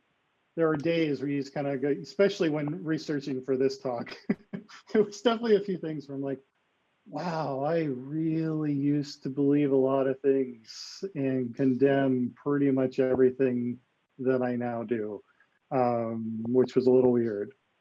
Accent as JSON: {"language": "English", "region": "Michigan", "country": "United States", "tie": "born or raised there", "said": "So I grew up in Michigan. And was originally going to be a minister for evangelical Christianity. Grew up Baptist, went Southern Baptist, for those that know about such things"}